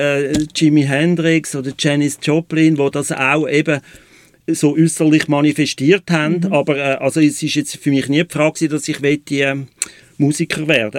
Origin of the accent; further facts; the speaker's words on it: Agasul, Zurich, Switzerland; ich bin dann von Agasul auf einem Bauernhof aufgewachsen. Ziemlich, wo die Füchse und Hasen sich gut Nacht sagen, wo es mehr Kühe als Menschen hatte.